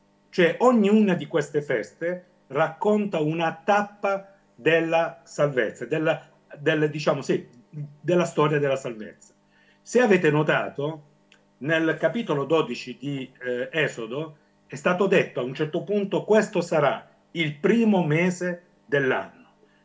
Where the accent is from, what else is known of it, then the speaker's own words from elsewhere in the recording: Manfredonia, Apulia, Italy; vengo da Monfredonia, sono nativo di Monfredonia